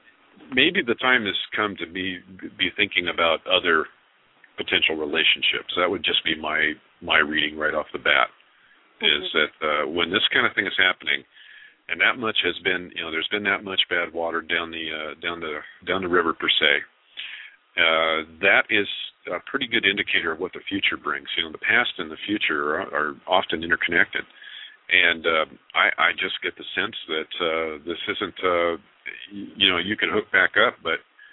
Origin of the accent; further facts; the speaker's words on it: El Paso, Texas, United States; born there; I was born in El Paso, Texas at William F. Beaumont Army General Hospital at Fort Bliss.